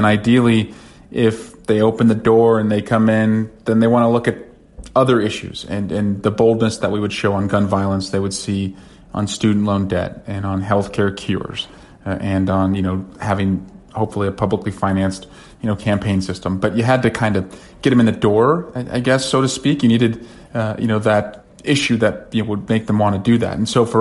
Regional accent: Iowa, United States; born there; Well, you know, I was born in Iowa, and so, you know, I know the state well.

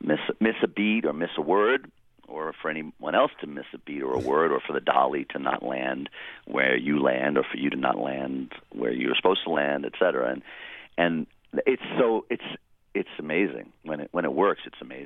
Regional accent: Queens, New York, United States; Yeah, I grew up drag racing in New York. I grew up in Queens, as I said

